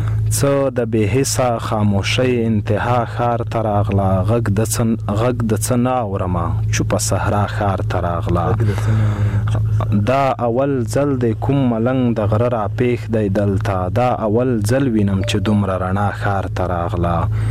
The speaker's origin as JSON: {"language": "Pashto", "region": "Khost", "country": "Afghanistan", "tie": "born or raised there", "said": "زه د خوست یم، … دلته لوی شوی یم، دلته مې زده کړې کړي دي."}